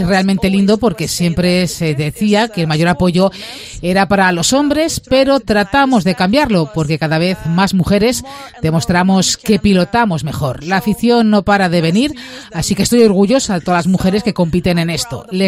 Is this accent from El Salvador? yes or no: no; Lithuania; now in Spain; ya que son muchos aficionados en mi país, Lituania.